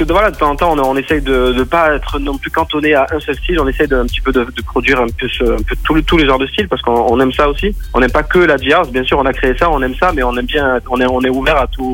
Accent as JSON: {"language": "French", "town": "Marseille", "region": "Provence-Alpes-Côte d'Azur", "country": "France", "said": "Pourtant, même qu'on est de Marseille"}